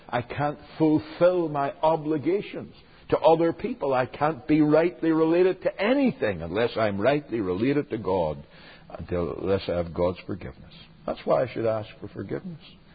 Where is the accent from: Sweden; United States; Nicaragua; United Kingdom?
United Kingdom; Northern Ireland; I come from Northern Ireland